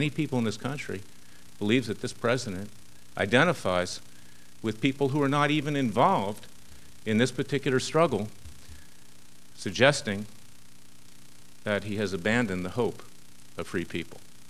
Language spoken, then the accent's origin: English; United States; Because I'm an American. I'm an international lawyer. I speak four languages.